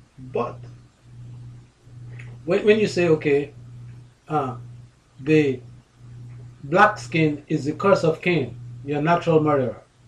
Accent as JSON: {"language": "English", "country": "Belize", "tie": "born or raised there", "said": "listeners know I grew up in Belize."}